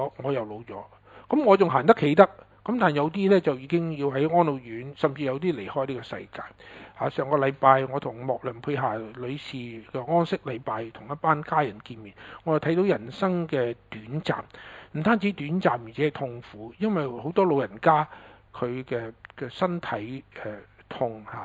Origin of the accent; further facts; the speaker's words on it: Hong Kong; 其实呢四个名词嚟形容我哋香港人嘅处境啊，都好适合